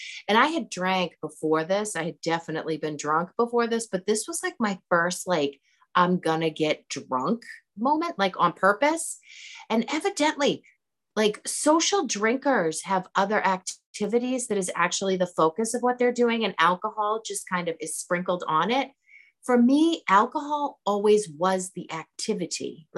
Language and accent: English; Winchester, Massachusetts, United States; I'm from Boston. I got sober, actually. I went to a lot of meetings in the Back Bay. I was going to Emerson when I got sober. But I grew up in Winchester